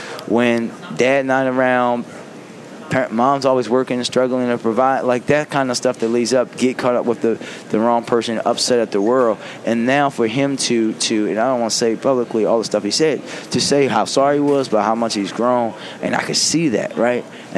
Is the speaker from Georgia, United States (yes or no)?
no; Baltimore, Maryland, United States; So, irony, growing up in Park Heights, I saw a lot of violence, saw a lot of crime. I was never the victim of it. Until I moved to my nice, quiet neighborhood in Northeast Baltimore, where I live now.